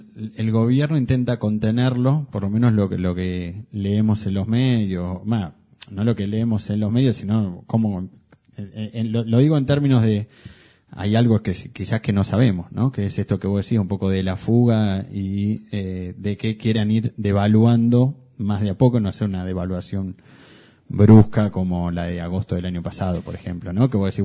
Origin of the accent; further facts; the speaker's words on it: Rojas, Buenos Aires Province, Argentina; cerca de mi pueblo de Rojas